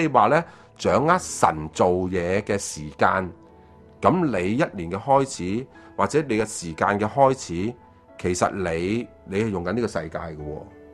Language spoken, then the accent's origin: Cantonese; China; 我哋中国人唔系，中国人计农历噶嘛